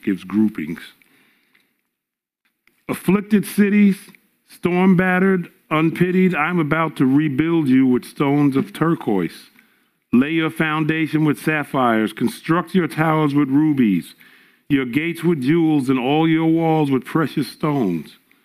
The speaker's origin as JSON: {"language": "English", "region": "New York", "country": "United States", "said": "You know, we're from New York. We're used to reading everything and seeing everything."}